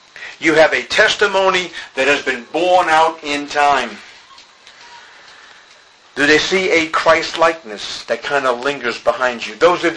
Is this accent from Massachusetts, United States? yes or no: yes; Boston, Massachusetts, United States; when I was growing up on the East Coast, we used to have these large ocean liner ships, these big barges come into Boston Harbor.